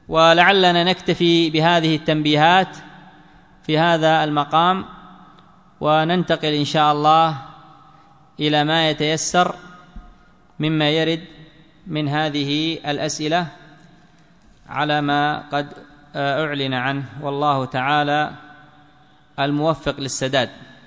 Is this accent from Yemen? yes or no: yes; Yemen; خصوصا عندنا في اليمن